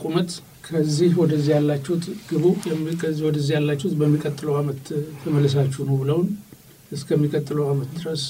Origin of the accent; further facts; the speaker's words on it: Addis Ababa, Ethiopia; also born or lived in Dire Dawa; የድሬዳዋ ልጅ ነኝ አይደለም ግን ከድሬዳዋ ተመልሰን ብዙ ጊዜ አባቴ ከቦታ ወጥተን ሲዘዋወር አዲስ አበባ እየተሆን ነው የሚሄደው እና በ5 አመቴ አካባቢ አዲስ አበባ ቄስ ትምህርት ቤት አዲስ አበባ ነው የጀመርኩት